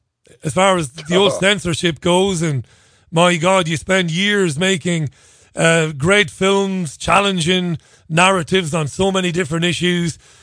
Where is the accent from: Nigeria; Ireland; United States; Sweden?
Ireland; We grew up in Ireland